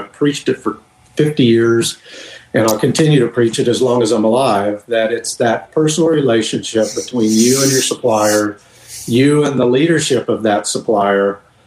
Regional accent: Hays, Kansas, United States; And he owned a bear alignment garage in my hometown. And he took me under his wing, and I'd go to Indy every year as a kid. Vern Herman owned a shop in Hayes, Kansas.

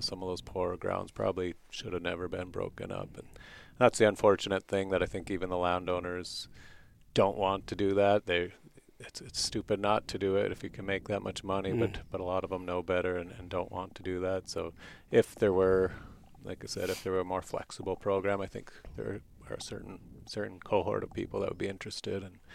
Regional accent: Dickinson, North Dakota, United States; You know, I grew up in Dickinson and never saw soybeans until, probably until the last 10, 15 years

